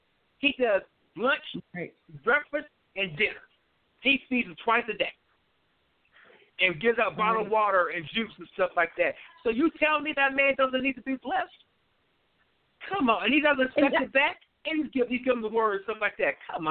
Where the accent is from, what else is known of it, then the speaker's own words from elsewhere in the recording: United States; I want to say that, oh, yes, I'm American.